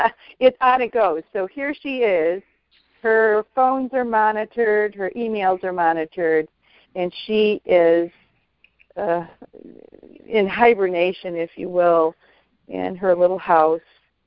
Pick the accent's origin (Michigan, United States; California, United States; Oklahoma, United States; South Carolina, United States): Michigan, United States; I'm from Michigan, Northern Michigan.